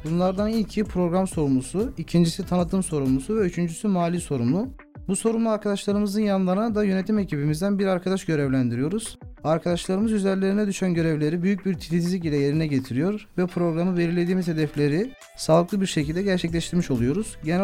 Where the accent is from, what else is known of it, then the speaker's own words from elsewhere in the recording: Tutak, Ağrı Province, Turkey; now in İzmir, Turkey; Aslen Ağrı Tutaklıyım. İzmir'de ikamet ediyorum.